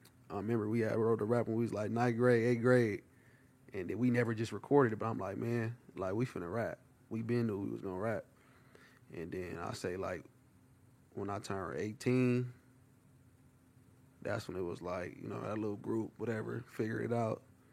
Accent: Seattle, Washington, United States; born there; She was from Seattle, Washington. I was born in Seattle, Washington.

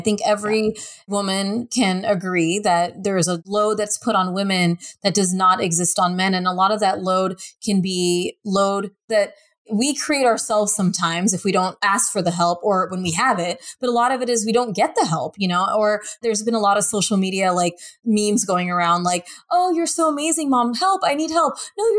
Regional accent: United States; being an American woman working in America

